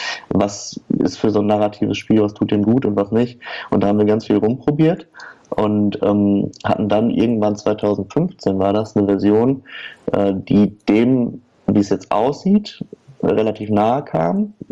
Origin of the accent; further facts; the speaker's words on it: Oer-Erkenschwick, North Rhine-Westphalia, Germany; Also wir kennen uns, weil wir alle aus der gleichen Stadt kommen. Wir kommen nämlich alle aus Oerdenschwick. Das ist eine kleine Stadt am Rande des nördlichen Ruhrgebiets.